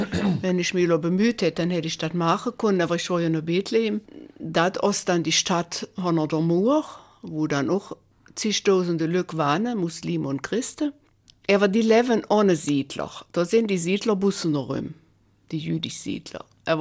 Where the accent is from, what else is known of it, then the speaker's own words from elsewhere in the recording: Belgium; Ich sage, ich komme aus Belgien.